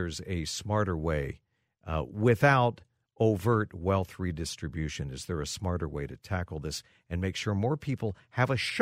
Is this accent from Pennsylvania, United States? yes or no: yes; Pennsylvania, United States; born there; now in Minnesota, United States; So, look, I was born in Pennsylvania. I went to Penn State, good state school, state university.